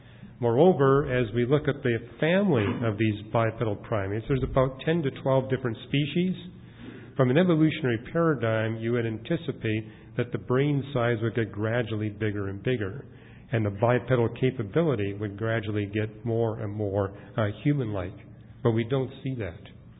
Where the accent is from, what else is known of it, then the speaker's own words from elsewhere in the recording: Canada; I'm from Canada. I've been in places where you had to wear special parkas